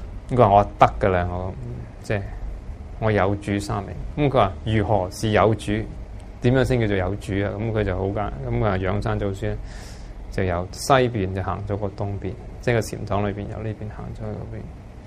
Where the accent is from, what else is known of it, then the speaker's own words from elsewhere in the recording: Guangdong, China; 即是我们广东人。